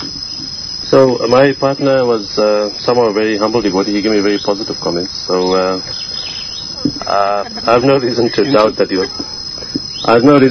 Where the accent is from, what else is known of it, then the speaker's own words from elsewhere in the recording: Cape Town, Western Cape, South Africa; I'm from Cape Town.